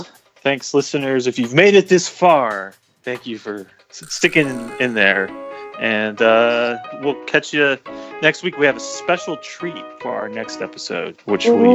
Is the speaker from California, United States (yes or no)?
yes; Sunnyvale, California, United States; We could do my hometown of Sunnyvale. We could go to my high school.